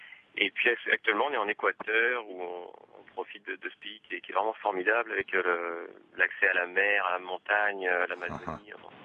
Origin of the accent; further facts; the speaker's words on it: France; parce qu'on a la chance, tous, en tant que Français particulièrement, d'avoir un passeport